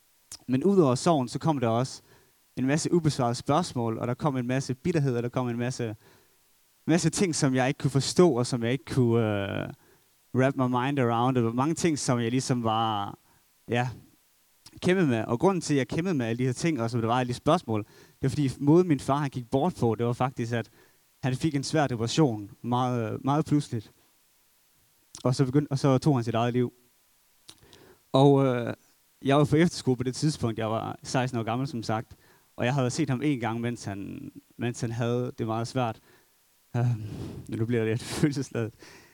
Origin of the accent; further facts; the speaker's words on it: Brande, Central Denmark Region, Denmark; Så jeg er vokset op i Brande, en lille by i Midtjylland